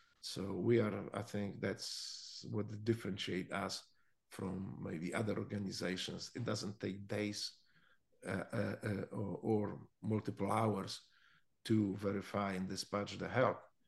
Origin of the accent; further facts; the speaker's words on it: United States; Those are, because I'm American. This is how in America we deal with things.